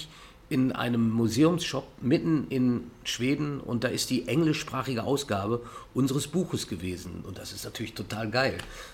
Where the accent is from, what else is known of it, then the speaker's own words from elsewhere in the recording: Minden, North Rhine-Westphalia, Germany; ich bin gebürtiger Mindener